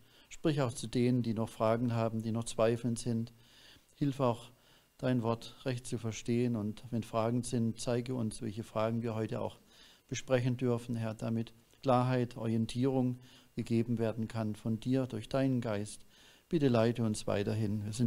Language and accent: German; Pforzheim, Baden-Württemberg, Germany; born there; wurde geboren 1958 in Pforzheim. Bin jetzt auch 58 Jahre alt.